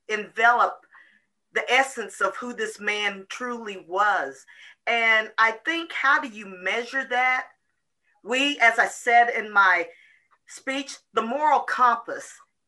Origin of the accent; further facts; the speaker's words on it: Fort Smith, Arkansas, United States; born there; For me, I'm not an Oregonian. I was born in Fort Smith, Arkansas. I moved here years ago